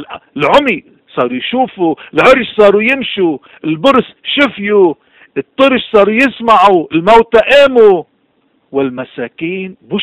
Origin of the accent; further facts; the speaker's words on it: Lebanon; نحن أولاد لبنان، نحن أولاد الحق